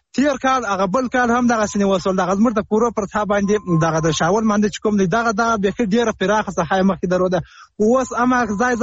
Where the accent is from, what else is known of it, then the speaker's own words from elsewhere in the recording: Helmand, Afghanistan; ، د هلمند اولاد